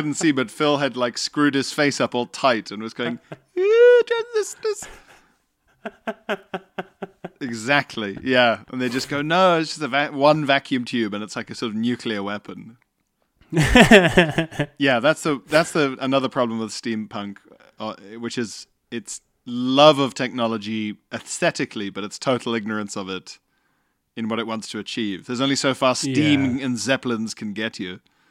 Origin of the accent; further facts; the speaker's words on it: Scotland, United Kingdom; now in Ireland; I'm Scottish/Italian living in Ireland.